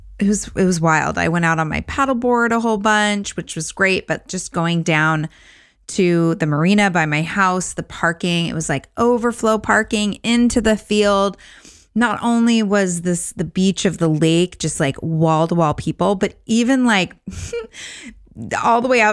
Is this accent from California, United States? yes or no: yes; California, United States; I'm flying from Costa Rica to LA to spend time in Orange County, which is where I grew up, and go to my 30-year high school reunion.